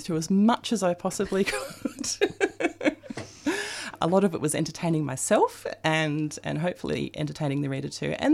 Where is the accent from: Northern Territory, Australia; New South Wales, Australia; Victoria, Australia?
Victoria, Australia; Castlemaine; starting off in your small town, which may or may not have some resemblance to my hometown of Castlemaine, and sent down to Melbourne.